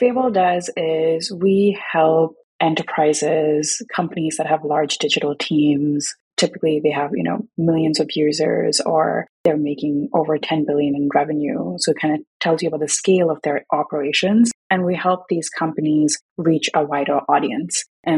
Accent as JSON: {"language": "English", "country": "India", "tie": "born or raised there", "said": "I grew up in India and I always wanted a dog."}